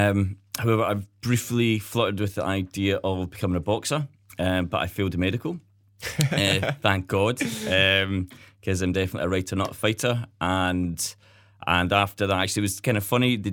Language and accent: English; Glasgow, Scotland, United Kingdom; In Shetland, there's so many different people coming in. I mean, I was from Glasgow, I was up there.